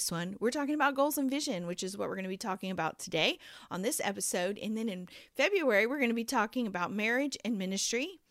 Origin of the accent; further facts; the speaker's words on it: Florida, United States; especially for us because we're originally from Florida